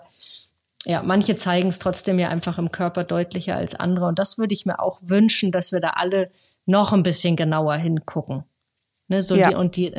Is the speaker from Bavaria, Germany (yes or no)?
yes; Bavaria, Germany; ich komme ja ursprünglich aus Oberbayern, dann sprichst du Oberbayerisch und ich Schwäbisch.